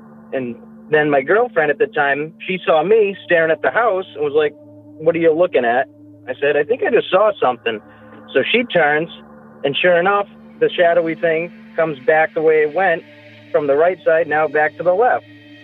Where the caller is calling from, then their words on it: Massachusetts, United States; I'm calling from Massachusetts.